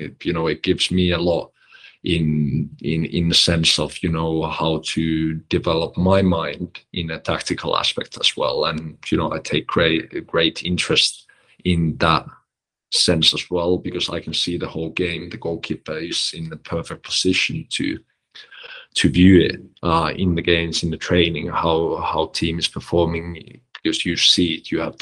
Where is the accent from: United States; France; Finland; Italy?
Finland; I was still traveling from Finland. I was going to high school in Finland, and you know, Adam Cels was kind enough to, you know, give me gloves to a 17-year-old Finnish kid